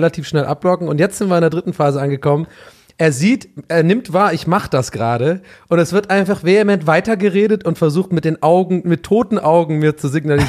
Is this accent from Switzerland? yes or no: no; Ireland; ich als Ire, ich fände auch so ein eher kühleres Land eigentlich ganz geil als Urlaubsziel